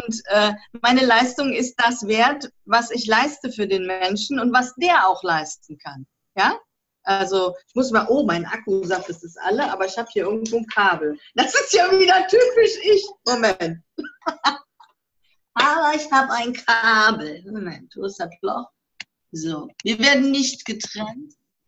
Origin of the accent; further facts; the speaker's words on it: Rhineland, Germany; accent: Rhineland; Und ich bin ja aus dem Rheinland, wie man unschwer hören kann